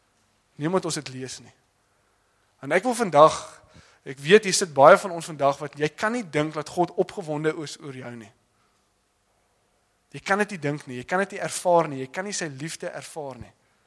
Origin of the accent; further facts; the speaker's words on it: Western Cape, South Africa; Ek op die Weskus groot geword